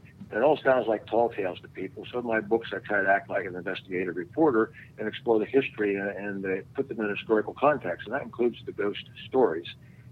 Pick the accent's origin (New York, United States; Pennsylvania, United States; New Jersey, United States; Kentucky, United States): Pennsylvania, United States; had sort of a Tom Sawyer boyhood running the mountains here in central Pennsylvania. I grew up in Centre County.